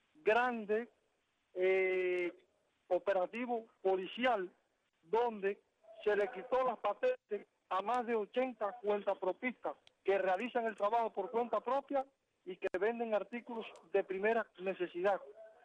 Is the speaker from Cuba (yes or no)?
yes; Cuba